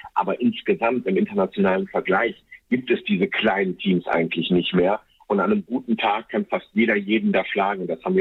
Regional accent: Germany; das ist jetzt schwierig als Deutscher da was zu sagen

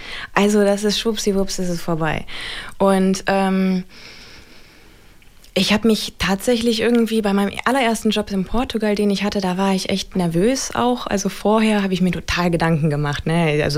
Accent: Osnabrück, Lower Saxony, Germany; Also Osnabrück ist ja erstmal meine Heimat, so, da bin ich ja gut aufgehoben und sicher.

